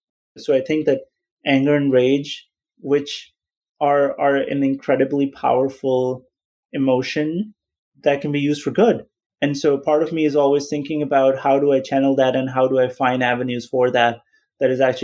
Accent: Pakistan; it was very different in many ways growing up in Pakistan and going to medical school in Pakistan

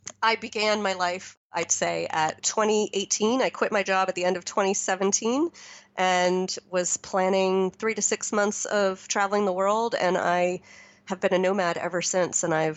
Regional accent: New York, United States; I grew up in New York. Like, there's glass everywhere.

